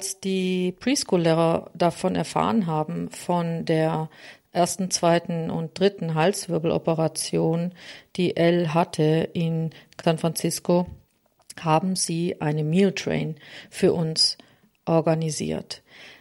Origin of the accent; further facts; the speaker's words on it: Germany; now in Switzerland; weil ich ja schließlich auch schon ja 15 Jahre meine Heimat Deutschland verlassen habe. Aber ich habe es auch hier in der Schweiz, in dem ich jetzt 10 Jahre bin